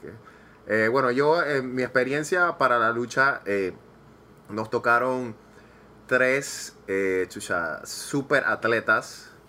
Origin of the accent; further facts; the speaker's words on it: Panama; Nosotros somos panameños